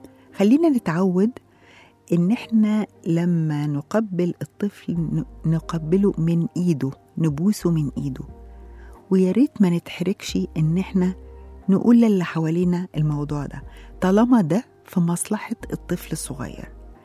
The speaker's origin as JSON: {"language": "Arabic", "country": "Egypt", "said": "احنا بطبيعتنا كمصريين عندنا العاطفة والمشاعر تجاه أطفالنا"}